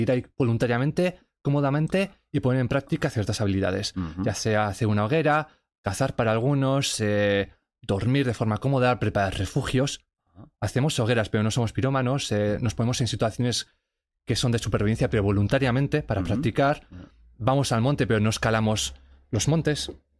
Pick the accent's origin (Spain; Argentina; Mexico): Spain; Pamplona, Navarre; born there; Yo soy un chico normal, nací en Pamplona.